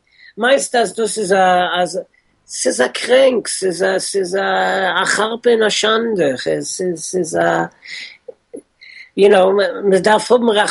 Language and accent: German; Stuttgart, Baden-Württemberg, Germany; born there; Ich bin geboren in Stuttgart.